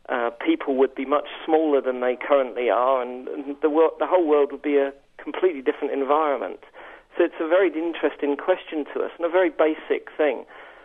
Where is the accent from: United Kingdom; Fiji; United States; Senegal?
United Kingdom; England; moved away as an adult; now in France; Yeah, I say right now, I'm not actually French. I'm English.